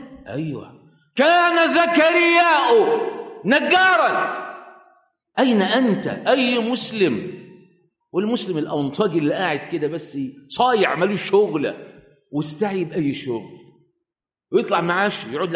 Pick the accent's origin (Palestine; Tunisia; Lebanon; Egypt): Egypt; من ضمن الاخبار يقول لك العيال اللي عندنا في مصر دول عيال عليهم احكام